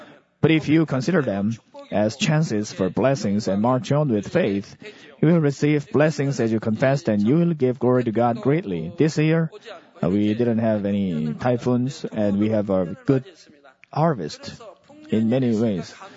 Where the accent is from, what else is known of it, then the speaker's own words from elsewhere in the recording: Muan, South Jeolla, South Korea; When I was attending a seminary college in Muan, my hometown